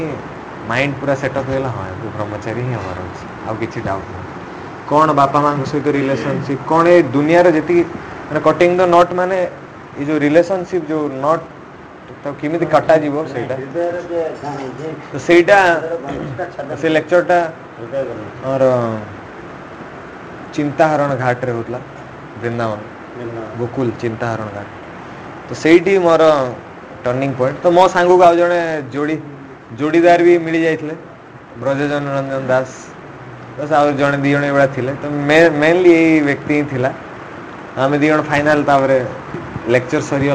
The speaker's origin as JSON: {"language": "Odia", "town": "Bhadrak", "region": "Odisha", "country": "India", "said": "ପଚାରିଲେ ତମେ କେଉଁଠୁ ବିଲଙ୍ଗ କର, କହିଲି ମୁଁ ଭଦ୍ରକରୁ"}